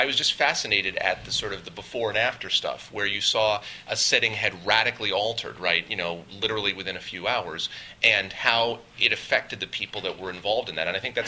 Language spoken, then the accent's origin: English; England, United Kingdom; I grew up in England.